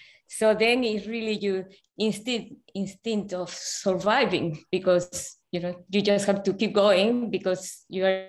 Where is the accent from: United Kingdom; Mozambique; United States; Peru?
Peru; because I grew up in Peru, so.